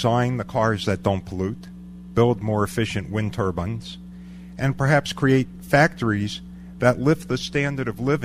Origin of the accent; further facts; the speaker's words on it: New York, United States; Meanwhile, I must warn you, I'm from New York. I sometimes talk fast.